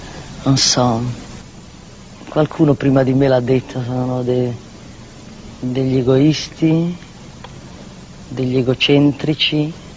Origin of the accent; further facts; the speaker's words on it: Rome, Lazio, Italy; born there; Io sono nata a Roma e so anche dove, a Porta Pia, si figuri.